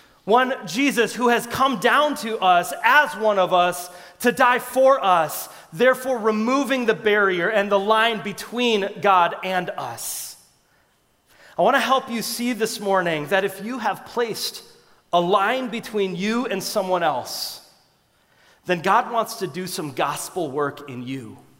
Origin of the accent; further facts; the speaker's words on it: Austin, Minnesota, United States; That's not my Austin. I'm from Austin, Minnesota. We have spam in my Austin.